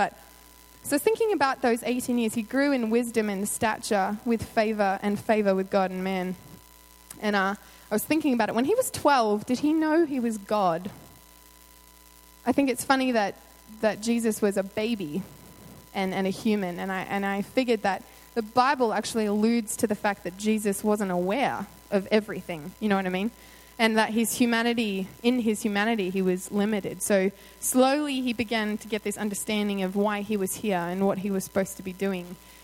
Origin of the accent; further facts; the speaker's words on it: Australia; some practical ways to be Christ through my journey as a young woman growing up in Australia